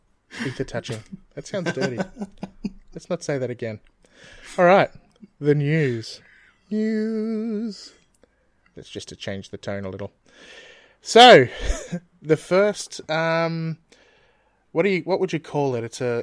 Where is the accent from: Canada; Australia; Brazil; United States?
Australia; I say that because I'm Australian and our $1,500 is worth the same as well.